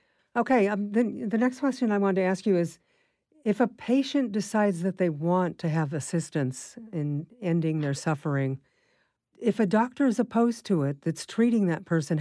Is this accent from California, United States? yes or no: yes; California, United States; I'm from California, and there's a different tact on that.